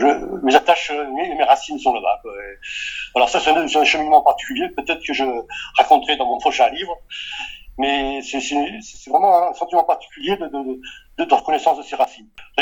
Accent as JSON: {"language": "French", "town": "Vila Verde", "region": "Braga", "country": "Portugal", "said": "De Braga, exactement Vila Verde"}